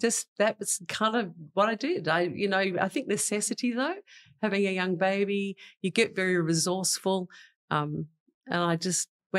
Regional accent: New Zealand; now in Australia; Well, I came here from New Zealand and arrived in 1983 with a suitcase, $600, and a kind of a dream to get on in life.

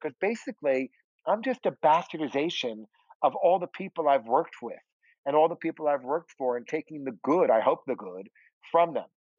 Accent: Montclair, New Jersey, United States; I'm a candle monger. I'm from Montclair, New Jersey, and I'm very thrilled with all of the things I've had in my life.

